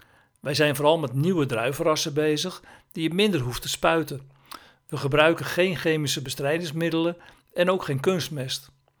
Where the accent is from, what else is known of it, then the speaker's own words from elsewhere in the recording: Netherlands; Als wijnmaker uit Nederland heb ik het soms wel best een beetje lastig. Als ze horen waar ik vandaan kom, moeten ze er vaak een beetje om lachen.